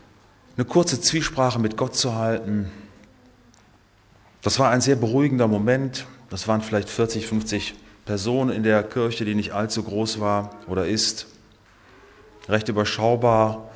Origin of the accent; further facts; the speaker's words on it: Cologne, North Rhine-Westphalia, Germany; als ich vor einiger Zeit Köln besuchte, meine Heimatstadt, und mir einige Dinge noch einmal angeschaut hatte.